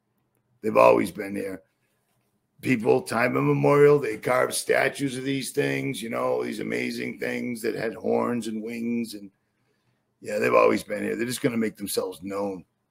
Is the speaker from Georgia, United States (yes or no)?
no; Boston, Massachusetts, United States; I like the hat. I just can't rock one. I'm from Boston.